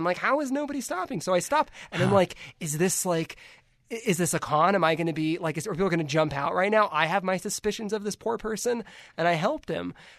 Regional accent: Miami, Florida, United States; now in San Francisco, United States; what does it mean to be an Iranian American, something that growing up in Miami, living in San Francisco, I never really had to think about.

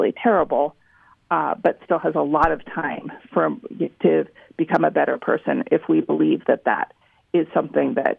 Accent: Oakland, California, United States; book takes place in my hometown of Oakland

